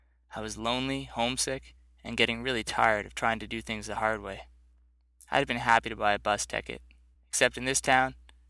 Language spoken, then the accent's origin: English; Canada; I'm blurting out the name of my hometown in Canada.